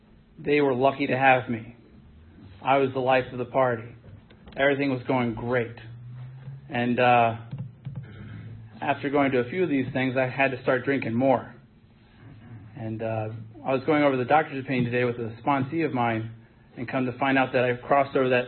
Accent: Madison, Virginia, United States; I was born and raised in Madison, went to Culpeper Schools

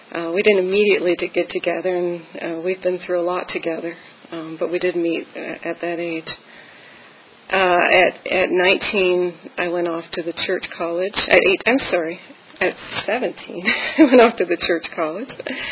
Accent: Ontario, Canada; born there; but I was born in Ontario, Canada.

